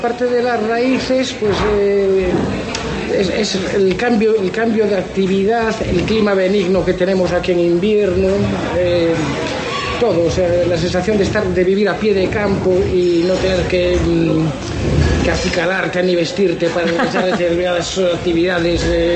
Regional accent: Lugo, Galicia, Spain; born there; Yo nací en Lugo, pero mi abuela se crió en San Miguel, a pesar de que nació en Cuba. Entonces todas mis vacaciones las pasé a lo largo de mi vida pues aquí en San Miguel de Reinante y en Barreiros en general

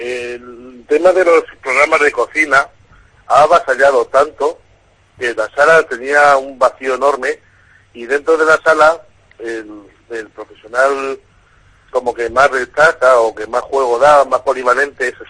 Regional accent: Castilla-La Mancha, Spain; quiero hacer una autocrítica como castellano manchego.

